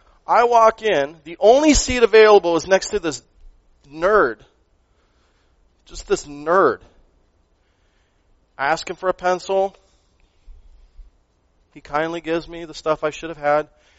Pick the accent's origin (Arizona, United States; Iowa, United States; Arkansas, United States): Arizona, United States; Phoenix; born there; I was born in Phoenix, Arizona. God willed it.